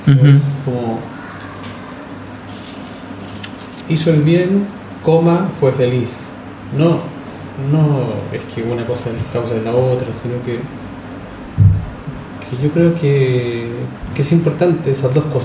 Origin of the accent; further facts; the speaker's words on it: Chile; Soy muy chileno.